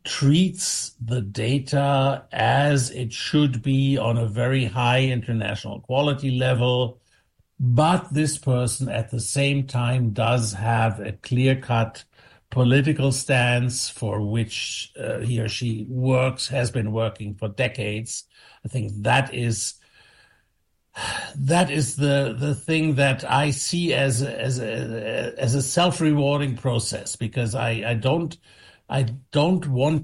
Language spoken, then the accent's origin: English; Bremen, Germany; from Bremen.